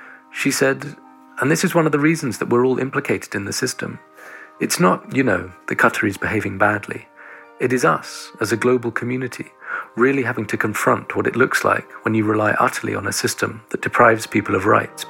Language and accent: English; London, United Kingdom; You know, I'm English. I grew up in London, in English stadiums.